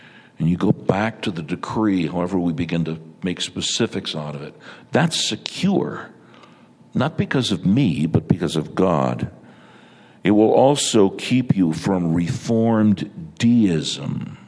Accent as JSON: {"language": "English", "region": "New York", "country": "United States", "said": "Well, I'm a New Yorker, and I don't want to condone my own sin"}